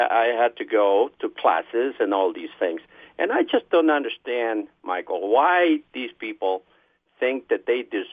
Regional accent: Peru; now in United States; I'm from Peru.

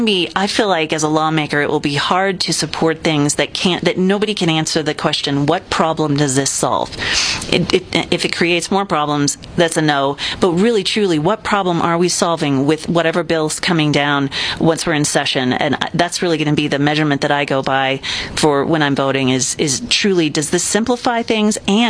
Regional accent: Colorado, United States; I come from the Boulder County side of the district

